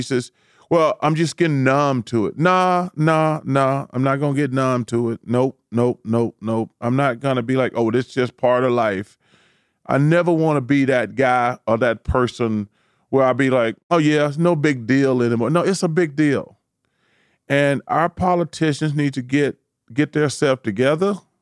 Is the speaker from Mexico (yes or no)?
no; Alabama, United States; In Alabama, my home state, I think 4 dead, 20 injured.